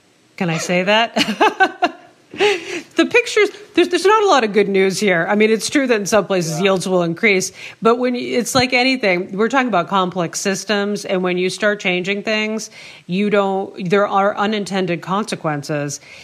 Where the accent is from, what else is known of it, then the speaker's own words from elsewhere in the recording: New England, United States; born there; I was born in New England and coming back here.